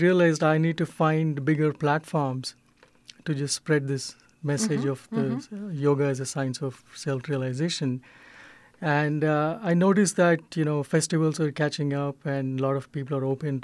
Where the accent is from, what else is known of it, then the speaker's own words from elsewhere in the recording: India; now in United States; So as an Indian who has grown up in such a rich culture, this was a very sad fact of life in America.